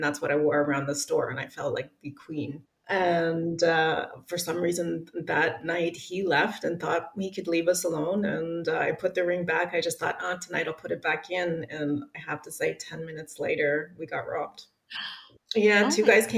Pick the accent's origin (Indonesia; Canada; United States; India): Canada; moved away as an adult; now in Innsbruck, Austria; I'm in Austria. I live in Austria. I'm Canadian, actually, but I moved to Austria, I have to say, about 25 years ago when I started at Swarovski.